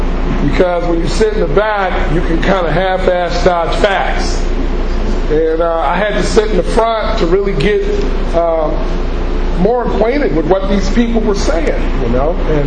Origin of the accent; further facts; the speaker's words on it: Los Angeles, California, United States; I grew up in Watts. I'm from the Jordan Downs Housing Project. Watts is not very close to this community at all.